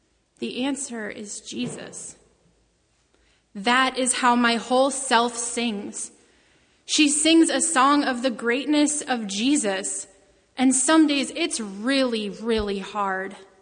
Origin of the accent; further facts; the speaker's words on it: Lakewood, Colorado, United States; You see, I grew up in Lakewood, Colorado, a mere 10 miles from Columbine High School.